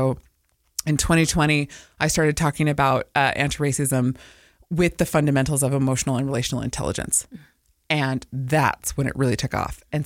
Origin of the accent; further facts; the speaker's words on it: Provo, Utah, United States; also born or lived in Samoa; I grew up in Provo. I was born in Samoa and then moved here when I was one and grew up in Provo, a BYU Cougar fan.